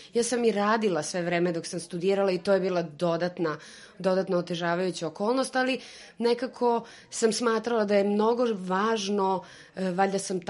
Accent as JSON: {"language": "Serbian", "town": "Zaječar", "region": "Zaječar District", "country": "Serbia", "tie": "born or raised there", "also_born_or_lived": "Belgrade", "said": "vratila u svoje rodno mesto jer sam odrasla u Zaječaru, školovala se i živela u Beogradu"}